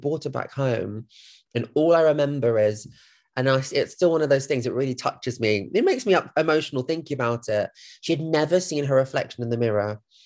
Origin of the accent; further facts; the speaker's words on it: Thailand; I'll be honest, I'm from Thailand, so what do you expect, you know?